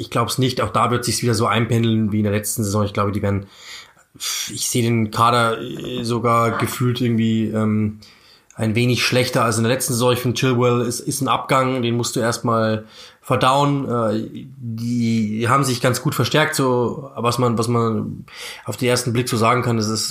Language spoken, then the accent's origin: German; Germany; also ich glaube nach Norwich für mich als Deutscher